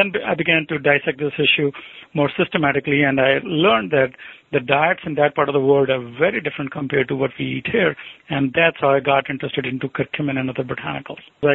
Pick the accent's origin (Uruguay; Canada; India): India; English is a second language; now in United States; My roots are originally, I'm from India